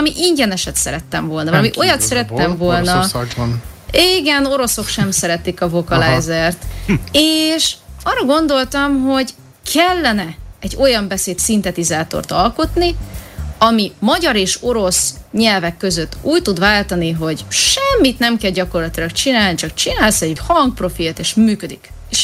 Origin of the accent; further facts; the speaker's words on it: Hungary; Akkor legyen magyar. Én itt vagyok magyarként